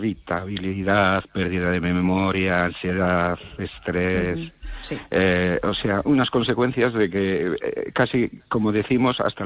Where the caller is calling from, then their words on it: Ourense, Galicia, Spain; de Orense.